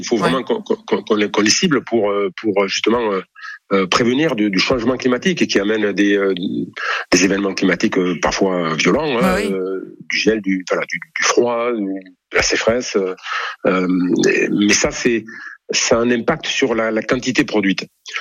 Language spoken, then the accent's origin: French; Bordeaux, Nouvelle-Aquitaine, France; Je suis bordelais, donc je passerai.